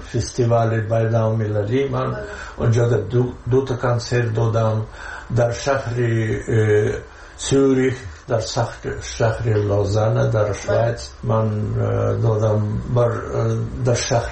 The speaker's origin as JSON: {"language": "Persian", "country": "Tajikistan", "moved": "yes", "said": "که این وطن من، وطن همچون مادر یکتا و هم من روزی از این که من تاجیکم"}